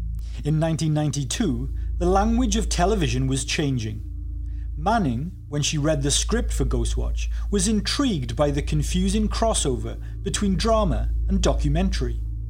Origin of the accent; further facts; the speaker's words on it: Wales, United Kingdom; Stephen Volk, the writer of the show, hails from my hometown in Wales.